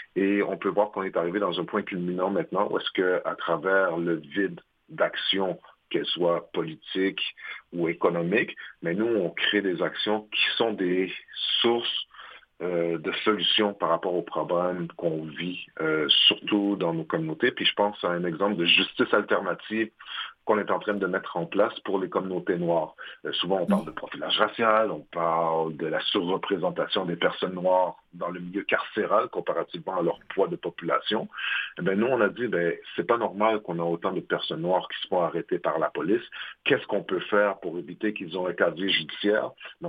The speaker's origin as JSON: {"language": "French", "town": "Montreal", "region": "Quebec", "country": "Canada", "tie": "born or raised there", "said": "quand j'étais jeune à Montréal-Nord"}